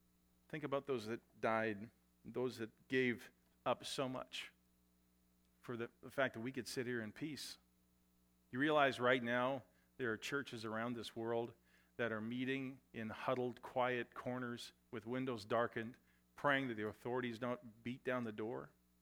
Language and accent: English; Canada; now in United States; I grew up in Canada where the military was not really something that was deeply respected or talked about. Yet when I came to this country